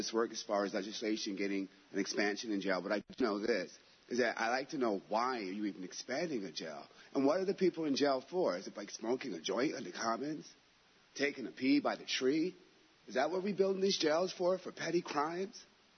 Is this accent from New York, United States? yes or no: yes; Ithaca, New York, United States; I was born and raised here in Ithaca.